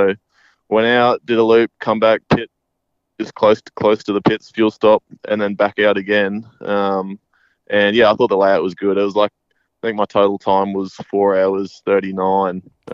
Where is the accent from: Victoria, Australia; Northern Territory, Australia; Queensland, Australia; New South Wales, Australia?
Queensland, Australia; obviously sort of my hometown event, I guess you could say. It was still an 8-hour drive, but it's the only Queensland round we have